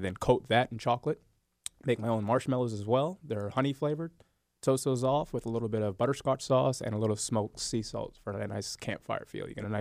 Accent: Charleston, South Carolina, United States; I'm born and raised in Charleston.

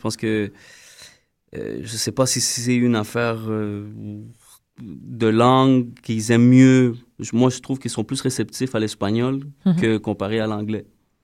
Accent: Montreal, Quebec, Canada; Moi, j'ai grandi à Saint-Michel Parkex.

